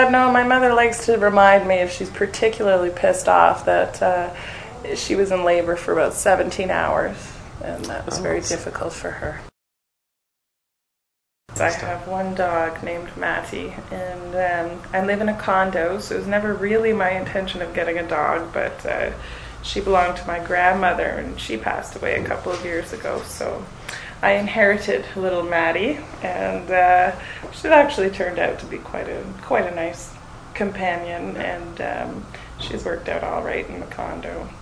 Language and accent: English; Brampton, Ontario, Canada; also born or lived in Brockville; I was born in Brockville, Ontario. My parents were visiting my grandparents at the time. We actually lived in Brampton, so I was only born in Brockville and immediately went to Brampton and grew up in Brampton pretty much my whole life until I went to university.